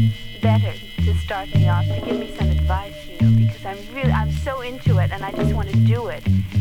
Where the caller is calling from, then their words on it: Los Angeles, California, United States; I'm calling you from Los Angeles, Xavier.